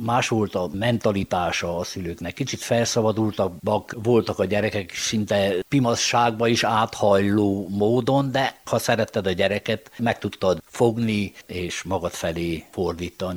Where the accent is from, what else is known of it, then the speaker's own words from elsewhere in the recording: Păuleni-Ciuc, Harghita, Romania; mivel tulajdonképpen Jásfalváról származom, ott az ősi birtokon egy kicsi házikót építettünk a feleségemmel.